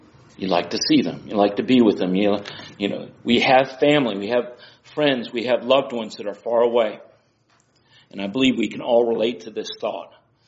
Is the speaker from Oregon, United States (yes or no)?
yes; Oregon, United States; born there; now in Tennessee, United States; I was born in Oregon. I've lived lots of places. Now I'm in Tennessee.